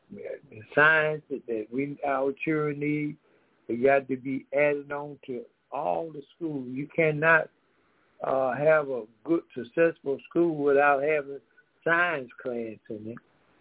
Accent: Decatur, Georgia, United States; We also have, we are from Decatur, Georgia

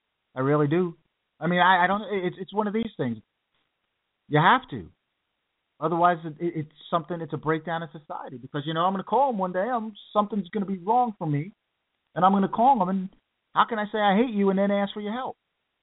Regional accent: New York City, New York, United States; It's like growing up in New York, it was a little bit different

